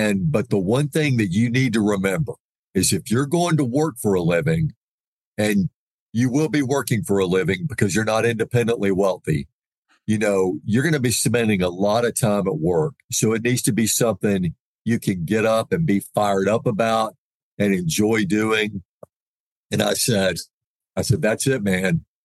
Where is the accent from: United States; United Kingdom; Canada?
United States; Birmingham, Alabama; And then I grew up watching sportscasters in the Birmingham market, like, you know, Herb Winches, Ken Lass, Scott Palmer, those guys.